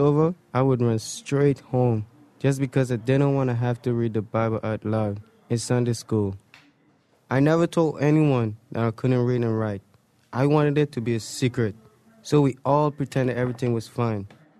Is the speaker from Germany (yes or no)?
no; Guyana; When I was growing up in Guyana, I didn't make my mom proud.